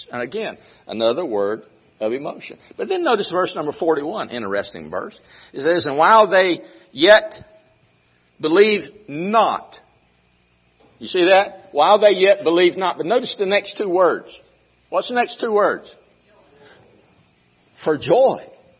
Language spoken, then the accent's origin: English; the South, United States; Now, I was raised in the South, and people in the South, and this is the South